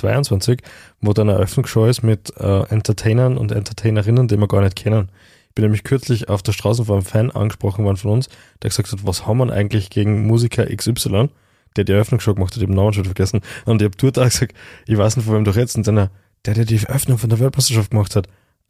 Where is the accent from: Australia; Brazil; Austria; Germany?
Austria; Graz, Styria; nachdem meine Kinder da auf die Welt gekommen sind und ich da Wohneigentum habe, kann ich wirklich sagen, ich bin Grazer eigentlich.